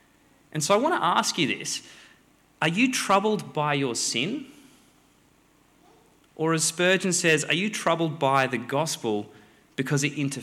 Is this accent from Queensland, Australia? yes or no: yes; Brisbane, Queensland, Australia; give myself a little taste of my hometown of Brisbane.